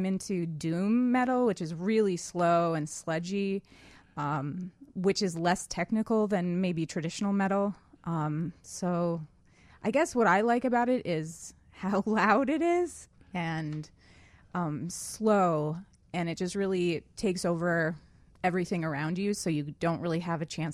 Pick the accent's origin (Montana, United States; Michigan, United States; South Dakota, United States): Montana, United States; Ennis; also born or lived in Butte / Bozeman; I was born in Butte. I grew up in Ennis, and then I moved to Bozeman.